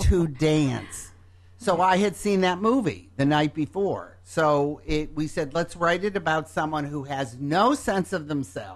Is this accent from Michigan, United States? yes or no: yes; Detroit, Michigan, United States; really look at when I was growing up in Detroit, it was the fourth wealthiest city in the United States.